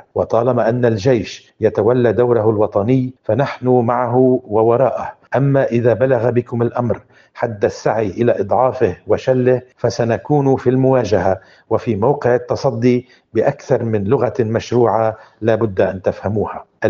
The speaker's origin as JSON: {"language": "Arabic", "country": "Lebanon"}